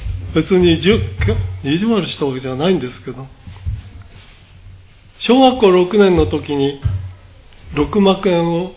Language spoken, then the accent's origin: Japanese; Tokyo, Japan; born there; 私は1932年5月4日3人男兄弟の次男として東京で生まれました。